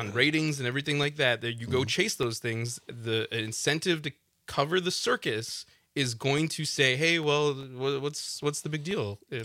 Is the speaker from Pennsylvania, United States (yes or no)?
no; Wisconsin, United States; We're from Wisconsin.